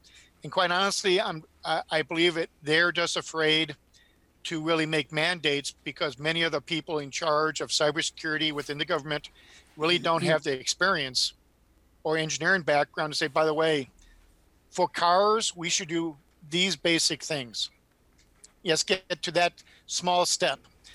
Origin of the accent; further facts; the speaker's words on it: Michigan, United States; So even though I was born and bred in Michigan, I kind of come from Missouri, the show me state.